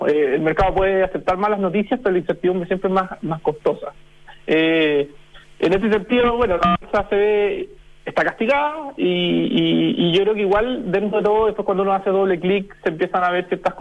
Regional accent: Chile

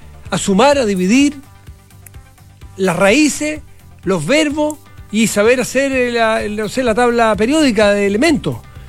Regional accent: Chile; somos chilenos

